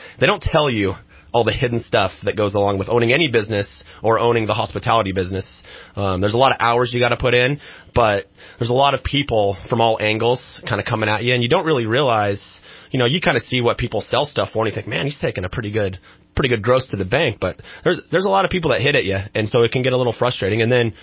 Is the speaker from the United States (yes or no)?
yes; Redding, California, United States; Born and raised in Reading, Shasta High School, Shasta College, took off to Chico State for a spell.